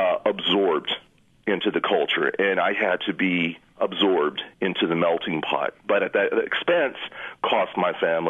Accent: Texas, United States; I grew up in Texas.

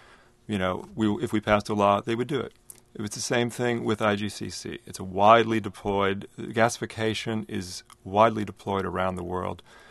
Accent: California, United States; I want to say I grew up in Silicon Valley, and I am a big believer in technology as a tool to solve social problems

